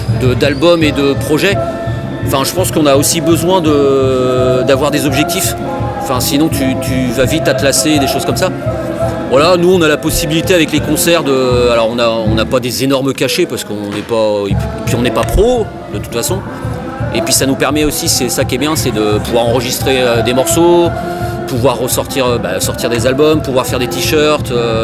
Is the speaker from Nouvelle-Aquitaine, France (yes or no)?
yes; Poitiers, Nouvelle-Aquitaine, France; On est de Poitiers, donc on restait un peu aux alentours de Poitiers.